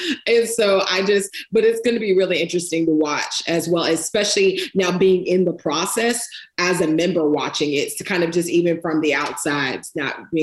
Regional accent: Florida, United States; I was born and raised in Pinellas County, was born and raised in North County.

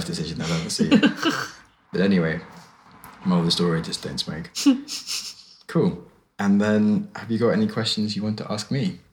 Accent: West Midlands, United Kingdom; I'm from Shropshire.

